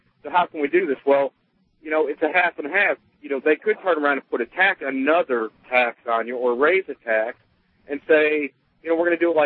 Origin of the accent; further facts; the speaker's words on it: Chicago, Illinois, United States; And now, originally I come from Chicago, and, you know, they were everywhere out there.